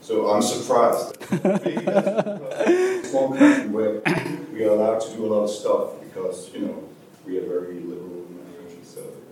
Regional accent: Denmark; I'm from Denmark.

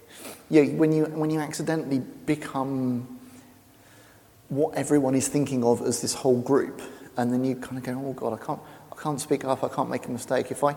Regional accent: England, United Kingdom; Yeah, I know I'm the English guy.

